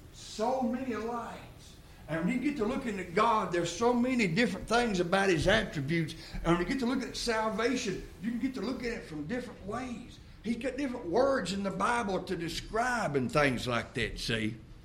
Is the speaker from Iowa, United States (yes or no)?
no; Tennessee, United States; I was born, raised, and lived 40 years in Tennessee. So I'm a Tennessean.